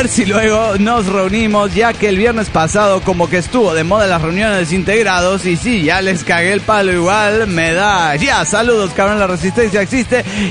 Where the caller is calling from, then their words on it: Morelia, Michoacán, Mexico; hacer contacto con los desintegrados de aquí de Morelia, Michoacán